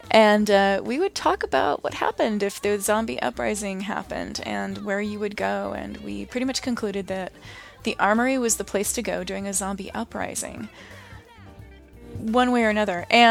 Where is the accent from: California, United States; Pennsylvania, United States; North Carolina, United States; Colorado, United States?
California, United States; San Francisco; as I said, I grew up here in San Francisco, and I come from a pretty broken home.